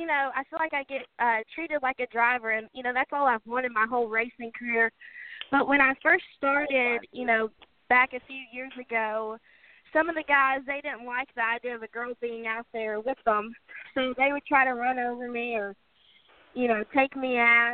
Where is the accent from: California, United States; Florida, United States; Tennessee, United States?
Tennessee, United States; Nashville; You know, we grew up around Nashville as well, but dirt was mainly it.